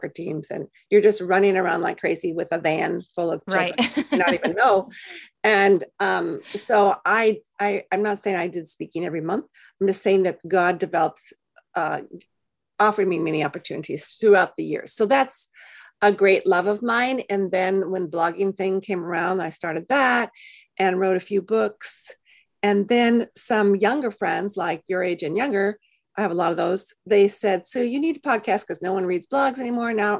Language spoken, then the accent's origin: English; California, United States; I live on the central coast of California. I'm from Southern California, but I married a man from Iowa who never wanted to move back.